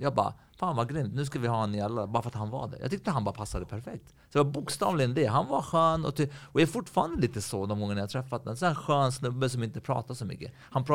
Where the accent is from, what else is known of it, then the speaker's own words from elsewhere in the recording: Örebro, Örebro County, Sweden; Alltså jag kom ju från Örebro.